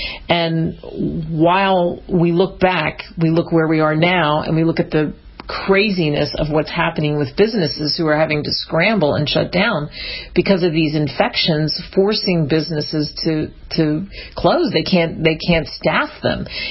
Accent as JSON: {"language": "English", "country": "United States", "said": "I'm an American, a proud, proud American. I love America."}